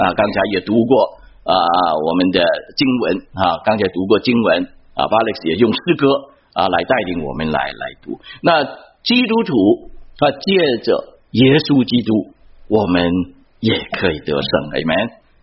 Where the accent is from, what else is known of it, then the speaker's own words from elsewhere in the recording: China; 我们中国人很好玩，就左耳进就右耳出。